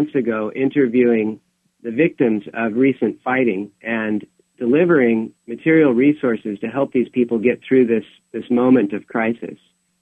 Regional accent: Alaska, United States; I'm from Alaska, Bob, so on my way to Thailand, I flew through Japan with Youth with a Mission for a short-term outreach

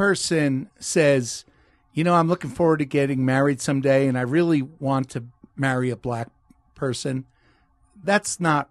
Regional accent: New Jersey, United States; growing up in New Jersey, there were four siblings.

